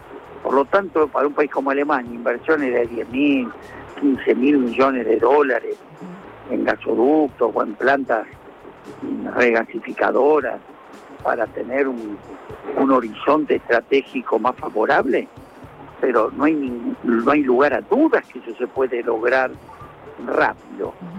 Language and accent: Spanish; Argentina; ¿somos capaces los argentinos de unirnos